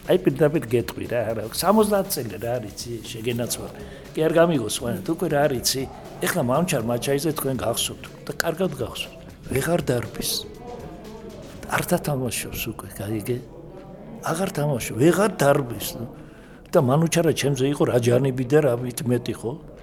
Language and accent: Georgian; Batumi, Adjara, Georgia; მაგრამ ბათუმელი ვარ მე, ბათუმი ვარ.